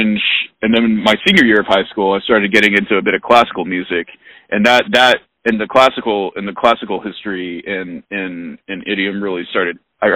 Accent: California, United States; Yep, born and raised in Orange County, yeah.

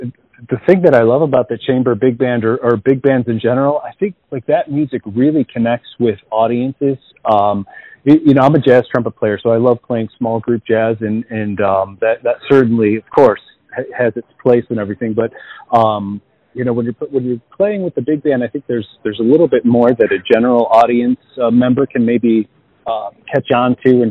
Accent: Buffalo, New York, United States; Okay, so yeah, I was born and raised in Buffalo. I grew up outside of the city

